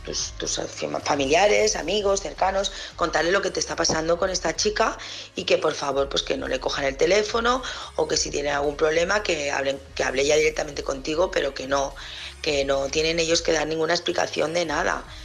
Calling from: Barcelona, Catalonia, Spain; de Barcelona.

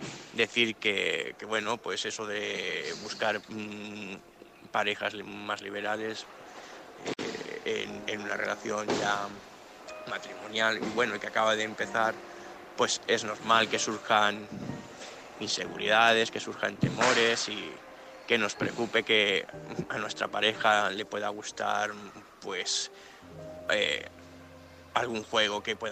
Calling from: Gandía, Valencian Community, Spain; de Gandía.

